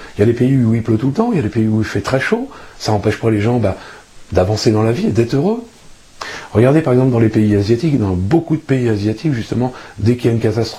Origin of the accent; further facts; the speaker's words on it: France; je peux me permettre d'en parler parce que je suis français, je vis en France